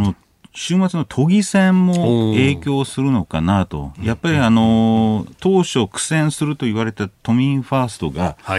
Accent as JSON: {"language": "Japanese", "country": "United States", "said": "社会を国際社会を見ちゃいけないというアメリカ人として言いたいところですね。"}